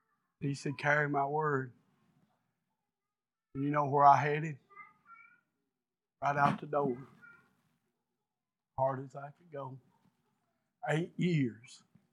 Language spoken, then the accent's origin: English; Rocky Mount, North Carolina, United States; Oh, y'all put me on some kind of pedestal growing up around Rocky Mount.